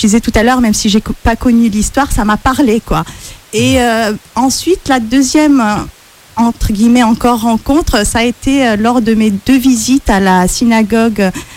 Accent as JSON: {"language": "French", "town": "La Marsa", "region": "Tunis Governorate", "country": "Tunisia", "tie": "born or raised there", "said": "j'ai grandi en Tunisie, dans une petite ville qui s'appelle Amarsa, qui est dans la banlieue nord de Tunis et qui connaît justement tout un mélange qui a connu dans le passé, tout un mélange de communautés, de cultures"}